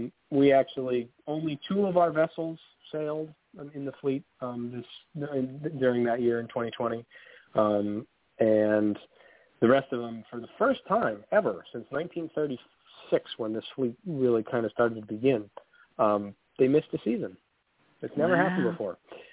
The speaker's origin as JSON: {"language": "English", "town": "Gloucester", "region": "Massachusetts", "country": "United States", "tie": "born or raised there", "said": "I grew up in Gloucester, Massachusetts, where the American Eagle was built. I grew up in a little boatyard down there"}